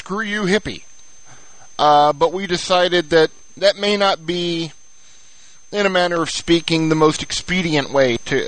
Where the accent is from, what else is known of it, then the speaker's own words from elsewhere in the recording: Texas, United States; because, you know, I'm Texan and we listen to our gut.